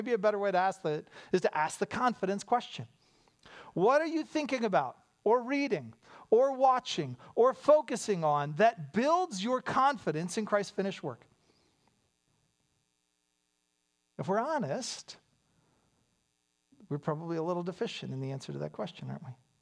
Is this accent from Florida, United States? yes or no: no; Pittsburgh, Pennsylvania, United States; I grew up in Pittsburgh. These were the Steelers.